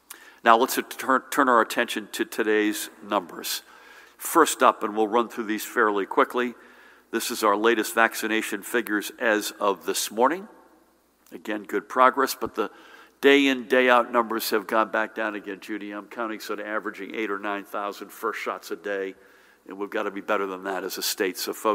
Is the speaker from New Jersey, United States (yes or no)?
yes; Middletown, New Jersey, United States; she was a graduate of my hometown, one of my hometown high schools, Middletown High School North